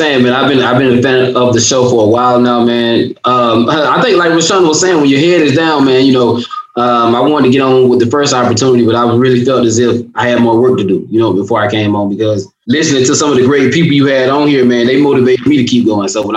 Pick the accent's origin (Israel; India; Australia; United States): United States; Georgia; I grew up in the project, so I just had the roughest upbringing. But it was like, it's different growing up in South Georgia compared to Atlanta.